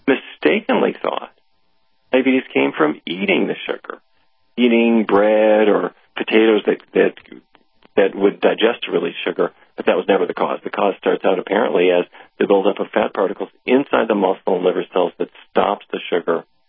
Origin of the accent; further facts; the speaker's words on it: North Dakota, United States; I grew up in North Dakota. My father was a diabetes expert for the town